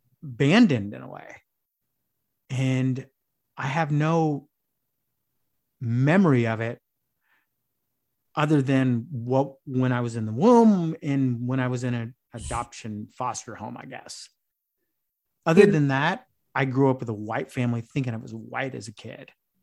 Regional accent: Escondido, California, United States; It was in San Diego, a little town called, a big town now, called Escondido.

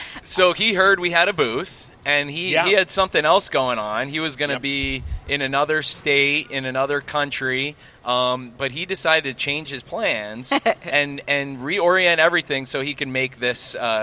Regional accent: East Coast, United States; I'm from the East Coast, even though we're here in San Antonio.

